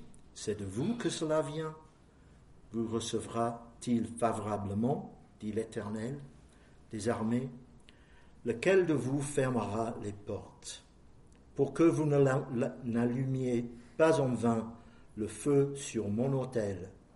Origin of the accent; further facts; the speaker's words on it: England, United Kingdom; French is a second language; il y avait quelque chose d'assez triste qui s'est passé chez nous en Angleterre.